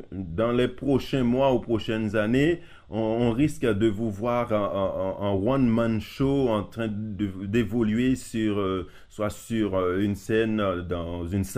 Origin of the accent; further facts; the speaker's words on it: Haiti; Chez nous, en Haïti, vous savez très bien que je viens d'Haïti